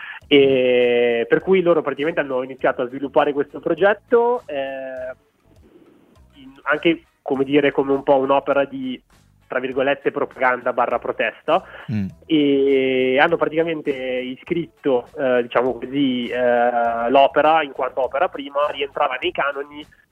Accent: Belfast, Northern Ireland, United Kingdom; che è West Belfast piena, quindi proprio a 300 metri da dove stavano loro

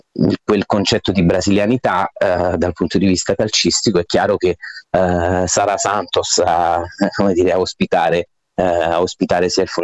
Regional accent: Naples, Campania, Italy; io sono di Napoli

